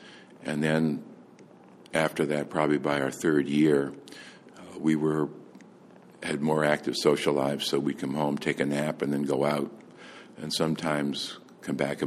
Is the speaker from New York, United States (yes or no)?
no; Wellesley, Massachusetts, United States; I was born in Boston and raised in Wellesley, Massachusetts. Went to elementary school, junior high school, and started high school there in Wellesley.